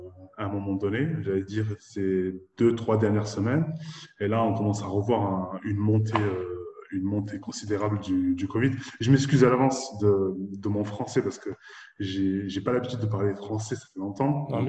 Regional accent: Nice, Provence-Alpes-Côte d'Azur, France; moved away as an adult; now in Dubai, United Arab Emirates; j'ai 36 ans, je suis français d'origine marocaine, de confession musulmane. J'habite à Dubaï depuis presque 4 ans maintenant. Je suis originaire de Nice.

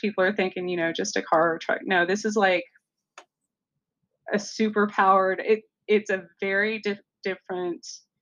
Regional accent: New Mexico, United States; that goes all the way back to where I come from. You know, that I grew up right near the Gila cliff dwellings. So, and with my native background

